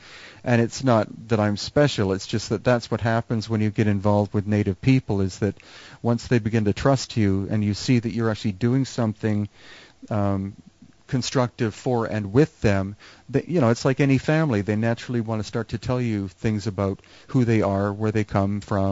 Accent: Canada; Yeah, I did as a kid when I was growing up in Canada.

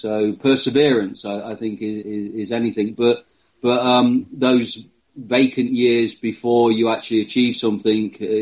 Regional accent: Nottingham, East Midlands, United Kingdom; using Nottingham, which is my hometown, as my project base

